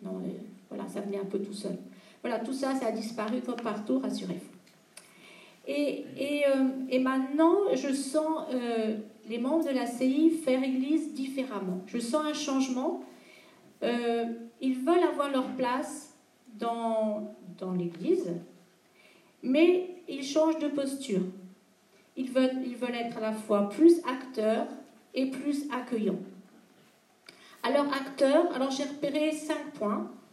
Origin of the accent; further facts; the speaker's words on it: Strasbourg, Grand Est, France; je viens de Strasbourg et je suis en ACI depuis une vingtaine d'années et coordinatrice depuis quelques années sur le territoire de Strasbourg.